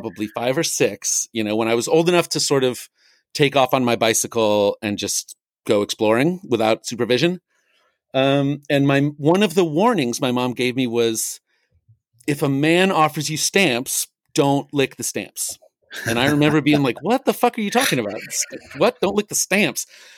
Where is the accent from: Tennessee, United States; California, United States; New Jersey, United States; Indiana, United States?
California, United States; Menlo Park; I grew up on Lorelei Lane right off of Marsh Road in Menlo Park. And we had these train tracks behind my house in Menlo Park